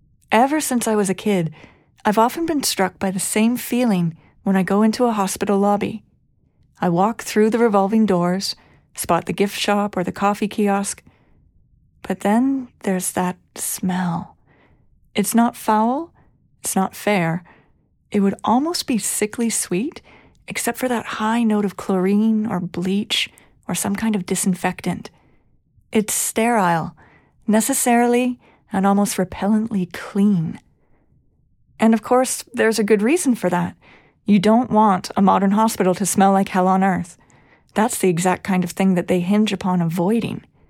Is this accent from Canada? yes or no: yes; Ontario, Canada; Growing up in Eastern Ontario, I had a very different emphasis in my history classes than someone who went to school in Quebec, or British Columbia, or Prince Edward Island.